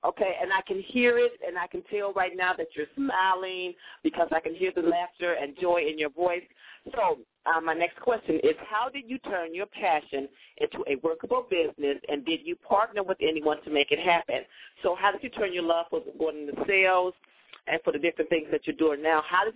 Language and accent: English; Gary, Indiana, United States; also born or lived in Texas; Oh, great, because, you know, I was raised in Gary, but I was born in Texas.